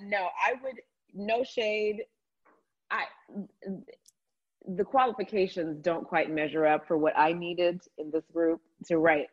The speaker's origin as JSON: {"language": "English", "region": "Georgia", "country": "United States", "tie": "born or raised there", "said": "But no, I absolutely loved my childhood and growing up in the South. There's just something so special about Southern hospitality and the air in Georgia when it's not pollen season"}